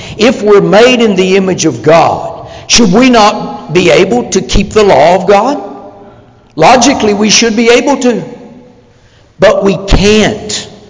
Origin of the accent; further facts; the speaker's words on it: Kentucky, United States; I grew up in East Kentucky, and my parents were not Christians, and truthfully, most of the churches in our region were just